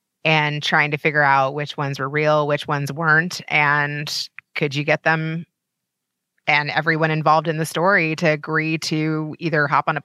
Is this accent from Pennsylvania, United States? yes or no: no; Kentucky, United States; And so, yeah, so I'm from Kentucky.